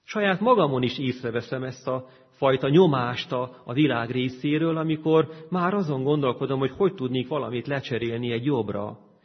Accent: Transylvania, Romania; én Erdélyben nőttem föl, ott sokkal rosszabb volt a helyzet

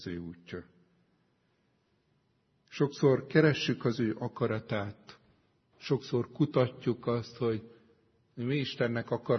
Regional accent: Budapest, Hungary; Nagyon érdekes, én pesti gyerek vagyok

